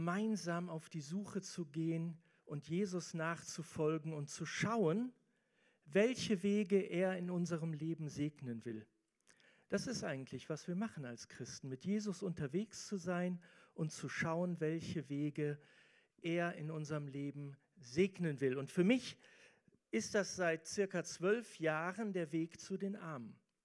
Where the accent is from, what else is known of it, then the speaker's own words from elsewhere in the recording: Germany; ihr wisst, ich komme aus Deutschland. Wir sind erstmal reich in Deutschland.